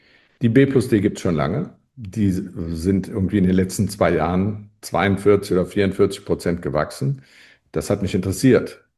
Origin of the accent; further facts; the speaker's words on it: Cologne, North Rhine-Westphalia, Germany; als Kölner kennt man diese Agentur natürlich